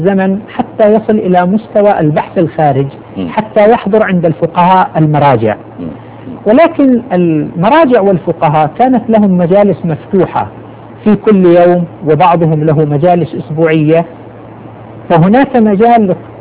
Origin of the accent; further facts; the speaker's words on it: Qatif, Eastern Province, Saudi Arabia; هؤلاء عدد من الخطباء الذين تأثرت بهم في بلدي القطيف